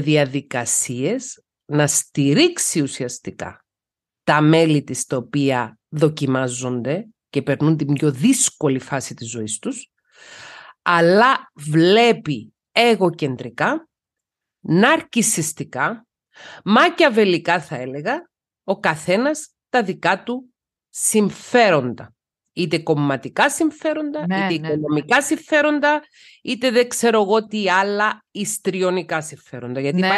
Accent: Cyprus; είμαι Κύπρια πολίτης, δεν είμαι Ελληνίδα πολίτης. Έχω σπουδάσει στην Ελλάδα.

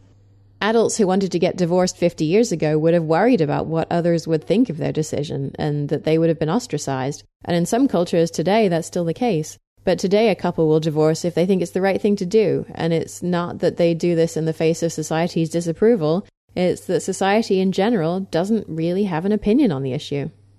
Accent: England, United Kingdom; now in United States; in case it isn't obvious from my rather strange accent, that I was raised in England and not in the US.

